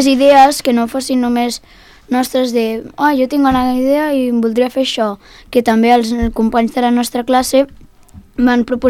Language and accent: Catalan; Catalonia, Spain; born there; Sí, però vaig néixer aquí perquè el meu pare és català i la meva mare és de Mèxic